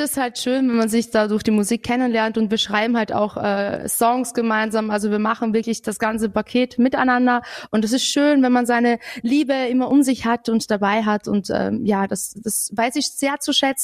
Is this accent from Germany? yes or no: no; Austria; Gleichzeitig auch also bei uns in Österreich